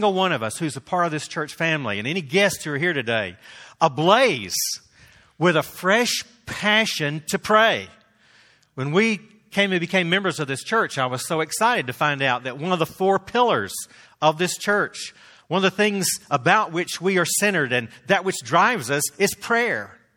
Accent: Texas, United States; accent: Texan; And I'm sorry, I'm from Texas, so I'll talk like a Texan every now and then.

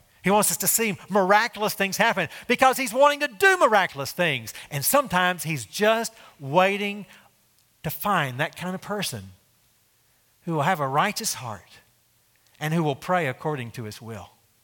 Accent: Texas, United States; I say Baal, it's probably Baal, but I'm from Texas, so Baal is how I say it, okay?

